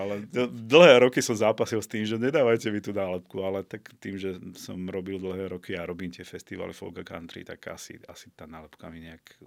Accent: Piešťany, Trnava Region, Slovakia; keďže som z Piešťan, tak veľa tých kamošov samozrejme mám ešte zo základky

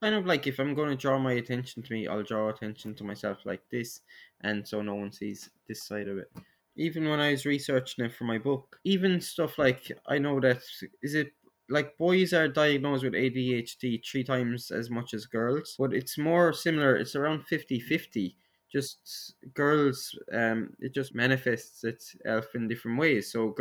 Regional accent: Munster, Ireland; I'm from Clare, I'm 27 years old.

